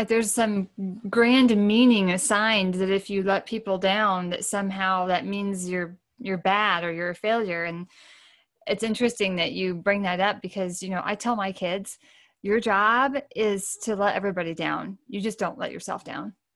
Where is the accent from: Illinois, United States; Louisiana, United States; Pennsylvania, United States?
Illinois, United States; Okay, I grew up in Illinois, so not Chicago, but South.